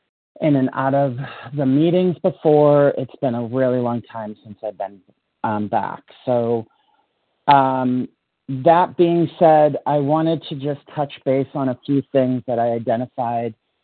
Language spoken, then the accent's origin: English; Portland, Maine, United States; I am from Portland, Maine.